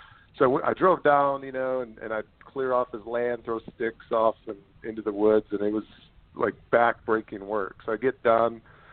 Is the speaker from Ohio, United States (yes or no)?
yes; Ohio, United States; now in Michigan, United States; And I've lived here for about 20 years, and I grew up in Ohio near Cleveland.